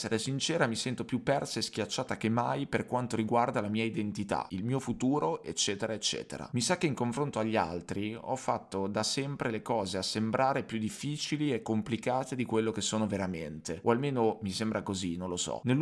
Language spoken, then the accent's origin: Italian; Greece; Italian is a second language; dato che non sono un'italiana nativa, sono greca, by the way.